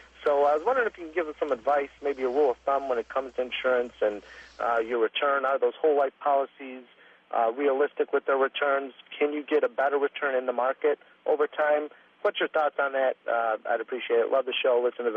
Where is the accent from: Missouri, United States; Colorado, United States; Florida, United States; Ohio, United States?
Ohio, United States; Cleveland; I'm from Cleveland, Ohio.